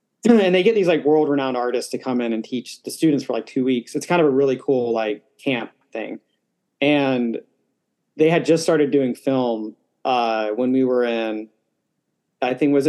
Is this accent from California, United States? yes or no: no; Altus, Oklahoma, United States; Yeah, because we grew up in Altus, Oklahoma, which is, you know, it's not a big city